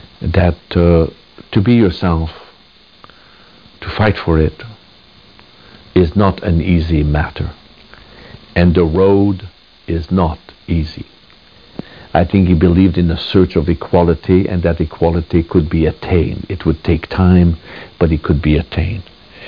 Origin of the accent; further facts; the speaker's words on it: Canada; in Quebec I'm branded a traitor, and in Ontario I'm branded a separatist, and all I am is a Canadian.